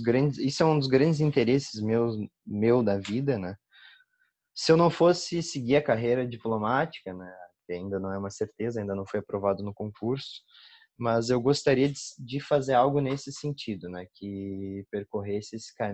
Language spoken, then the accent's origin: Portuguese; Pelotas, Rio Grande do Sul, Brazil; Pois então, não sou de nenhum grande centro, né? Sou de Pelotas, sul, do Rio Grande do Sul.